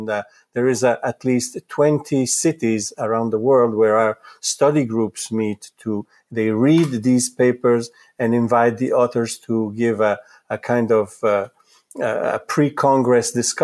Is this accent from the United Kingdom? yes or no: no; Italy; born there; first language Italian; English is a second language; I was born in Italy, so Italian is my mother tongue.